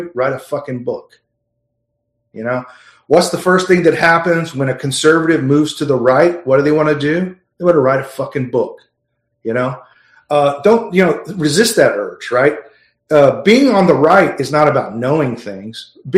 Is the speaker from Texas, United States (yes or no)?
yes; Plainview, Texas, United States; They actually go through my hometown of Plainview, Texas.